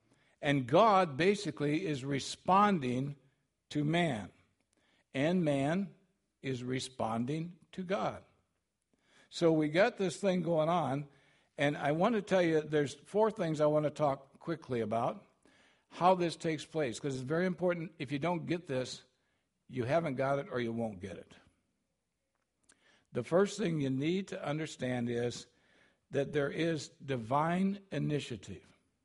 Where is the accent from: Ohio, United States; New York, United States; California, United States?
California, United States; I'm a kid from California. You know, I grew up with all this language. I can even say it in Spanish and English too, you know.